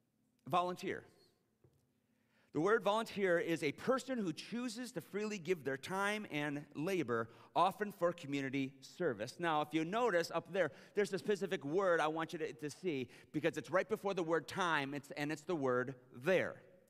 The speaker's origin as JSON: {"language": "English", "town": "Detroit", "region": "Michigan", "country": "United States", "tie": "born or raised there", "said": "Now, I grew up in Detroit, but when I went to school in Missouri, something that I heard from a lot of my southern friends, and I don't know how true it is because I'm from the north, I'm a Yankee"}